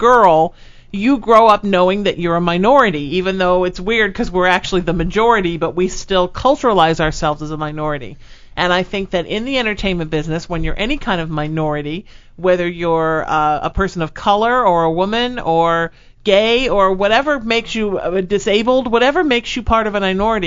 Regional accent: Connecticut, United States; I look like somebody's lawyer from Connecticut, and I am from Connecticut.

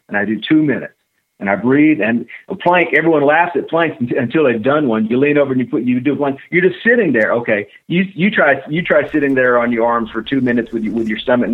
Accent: the South, United States; I'm from the South, man.

